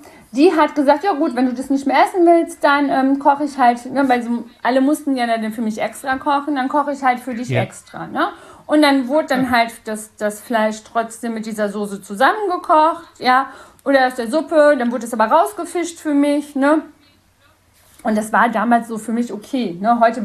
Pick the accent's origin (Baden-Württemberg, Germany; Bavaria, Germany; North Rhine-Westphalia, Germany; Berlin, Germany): North Rhine-Westphalia, Germany; ich komme ja aus dem Sauerland